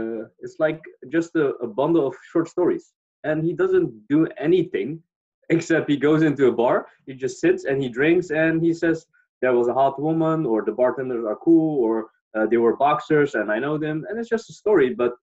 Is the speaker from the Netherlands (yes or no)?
yes; Netherlands; Yeah, so I'm from the Netherlands. When I was younger, I didn't travel a lot or at all, you know. I did like trips with my family, you know, like across Europe.